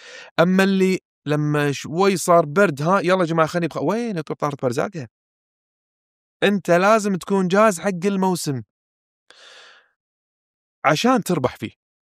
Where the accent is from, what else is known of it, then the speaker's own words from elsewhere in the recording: Kuwait; احنا عندنا بالكويت عادة نكتنون